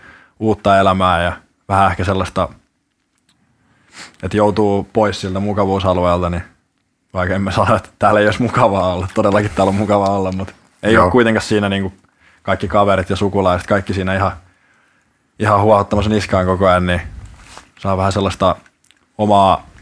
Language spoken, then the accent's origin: Finnish; Hämeenkyrö, Pirkanmaa, Finland; also born or lived in Naantali; Silloin kun synnyin Tyksissä. No en mä ihan hirveän kauan täällä ehtinyt asua. Joku 8-9 kuukautta ehkä. Sitten muutettiin Hämeenkyrön tuonne Tampereen lähelle.